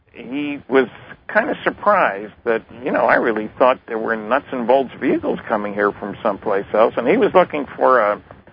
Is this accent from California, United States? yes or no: no; New Jersey, United States; We grew up in adjacent towns in New Jersey, Rahway versus Linden, and I was born in July of 34.